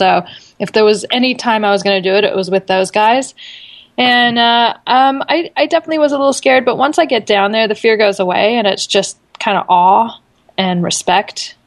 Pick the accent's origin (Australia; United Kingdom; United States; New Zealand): Australia; I am heading over to my home country of Australia in about next month